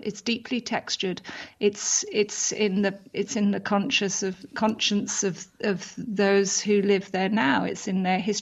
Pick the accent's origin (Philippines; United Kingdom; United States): United Kingdom; England; I'm English, you can hear, I'm here in Britain